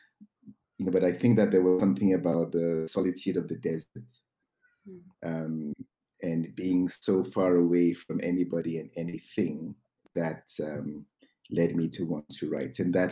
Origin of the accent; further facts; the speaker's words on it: Ghana; I grew up in Ghana, and I grew up reading a lot of English books.